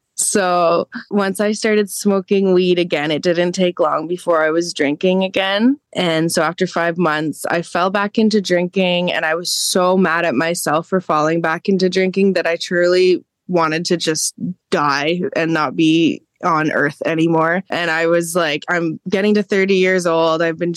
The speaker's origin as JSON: {"language": "English", "town": "Kingston", "region": "Ontario", "country": "Canada", "tie": "born or raised there", "also_born_or_lived": "Ottawa", "said": "I didn't have as many supports as I have in my hometown. And I just was drinking and doing drugs every single night, hanging out with the wrong people on my spare time, but still in school somehow. So I was just making sure that I kept my appearance up for when I came back home to Kingston, Ontario."}